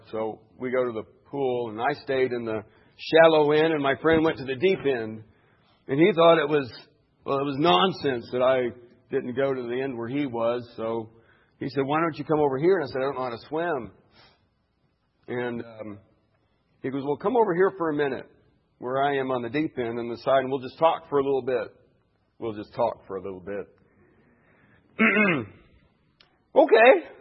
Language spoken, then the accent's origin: English; Arkansas, United States; You can tell I'm from Arkansas, out of town anyway.